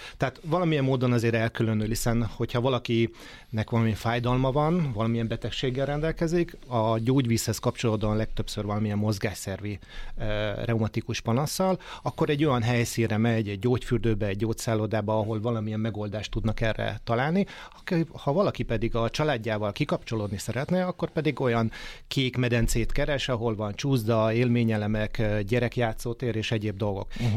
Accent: Fonyód, Somogy, Hungary; now in Budapest, Hungary; anyai ágon pedig fonyódik vagyok, tehát Balatonon nőttem fel, és oda húz minden vissza.

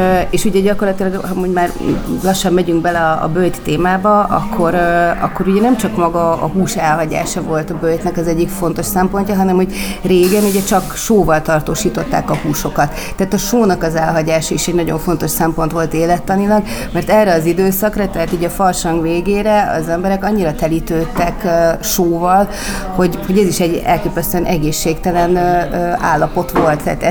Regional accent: Százhalombatta, Pest, Hungary; Én Szászhalombattán nőttem föl

